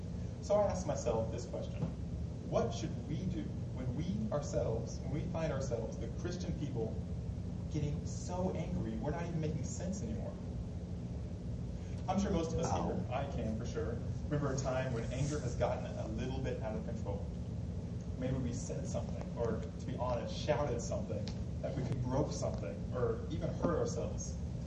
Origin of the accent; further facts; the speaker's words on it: Texas, United States; And as y'all know, I am from Texas, and Texas is the home of sports.